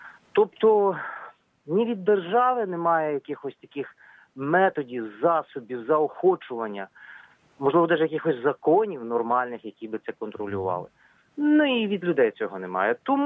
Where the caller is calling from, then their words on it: Odesa, Odesa Oblast, Ukraine; місто Одеса.